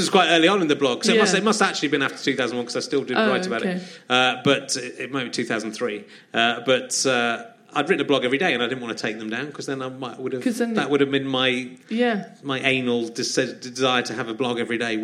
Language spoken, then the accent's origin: English; South West England, United Kingdom; Because I'm from the West Country.